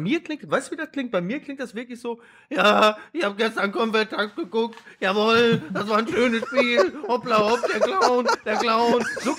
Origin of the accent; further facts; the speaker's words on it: North Rhine-Westphalia, Germany; ich komme aus dem Ruhrgebiet